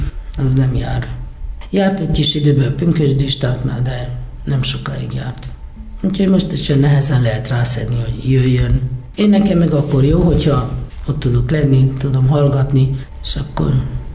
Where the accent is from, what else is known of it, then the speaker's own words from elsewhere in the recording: Sárszentlőrinc, Tolna, Hungary; Itt jártam iskolába, itt nőttem föl. Teljesen talán, amíg megszülettem, hát nem egészen, mert Sasosban laktam egy kis ideig, de arra nem emlékszem, és akkor bejöttünk ide a faluba, hát onnantól.